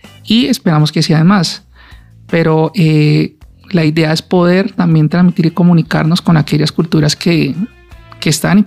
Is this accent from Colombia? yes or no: yes; Colombia; nosotros como colombianos, somos colombianos